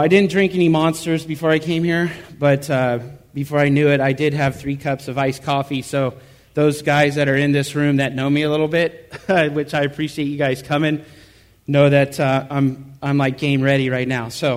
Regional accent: Tustin, California, United States; I was born and raised in Tustin, California.

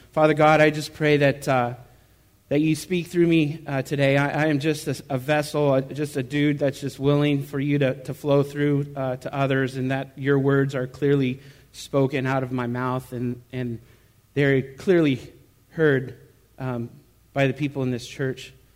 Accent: Tustin, California, United States; I was born and raised in Tustin, California.

